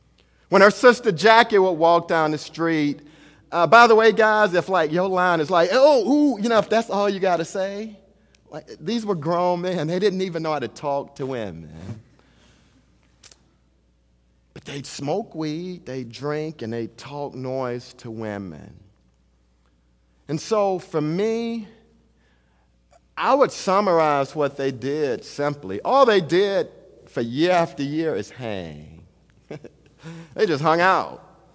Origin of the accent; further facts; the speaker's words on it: Elberton, Georgia, United States; I'm from Elberton, Georgia, 2 hours away from him. Elberton is the country. Not a lot going on. We're the granite capital of the world.